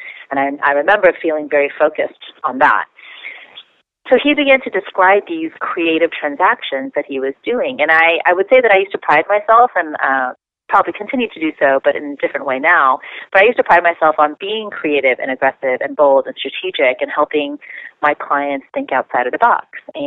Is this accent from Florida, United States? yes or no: yes; Miami, Florida, United States; So I come from a family of Indian origin, and I grew up in Miami, Florida.